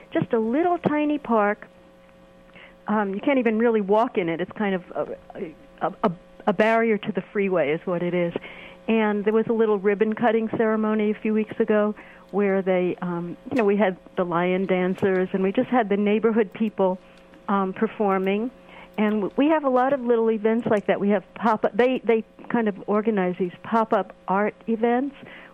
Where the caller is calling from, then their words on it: San Francisco, California, United States; Yeah, I'm calling from the Portola, which is different than Portola Drive or whatever it's called. We're kind of wedged in between the Biz Valley and the Excelsior and the Bayview.